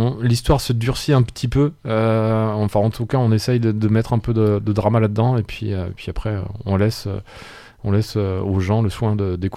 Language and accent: French; France; c'est un peu comme les romans de guerre qu'on avait au 19e chez nous en France.